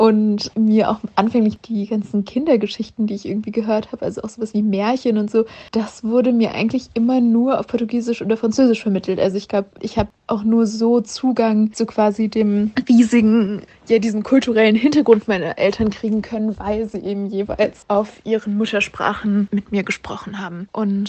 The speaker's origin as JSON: {"language": "German", "country": "Germany", "tie": "born there", "said": "weil wir zwar damals schon in Deutschland gelebt haben, also ich wurde auch in Deutschland geboren"}